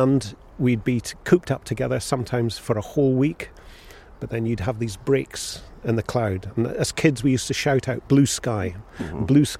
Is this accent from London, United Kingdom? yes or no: no; Scotland, United Kingdom; I was brought up in Sutherland.